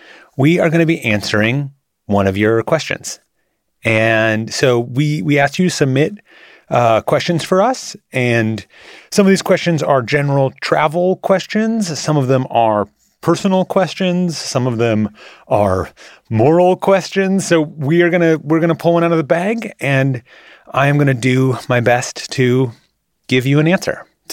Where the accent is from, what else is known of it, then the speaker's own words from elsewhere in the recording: Minneapolis, Minnesota, United States; I grew up in Minneapolis. It's such a cool city. It is just fun, vibrant place.